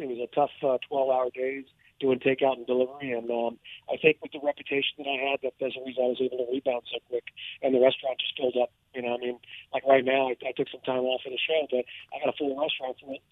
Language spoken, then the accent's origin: English; New York, United States; moved away as an adult; now in Los Angeles, United States; I grew up in New York. I moved out to L.A. in 79, stayed in the restaurant business pretty much for the whole time I've been out here.